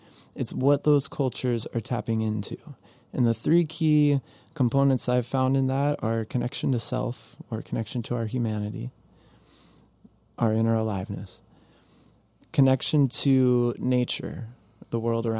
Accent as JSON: {"language": "English", "region": "Florida", "country": "United States", "tie": "born or raised there", "said": "You know, I grew up in Florida, you know, so I had a upbringing in the tropics"}